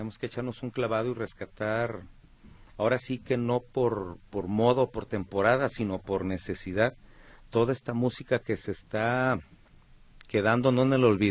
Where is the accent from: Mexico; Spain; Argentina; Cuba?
Mexico; Creo que nos olvidamos de que somos mexicanos todo el año.